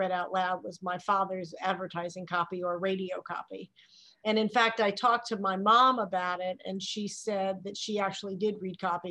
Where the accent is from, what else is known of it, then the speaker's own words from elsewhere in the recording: New York City, New York, United States; I'm a native New York City girl. And my father had an advertising agency when I was a little girl in New York.